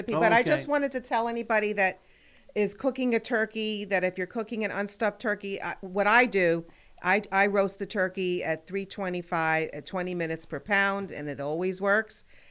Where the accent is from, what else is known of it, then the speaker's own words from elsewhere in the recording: New Jersey, United States; I'm from New Jersey. We say cashew nuts.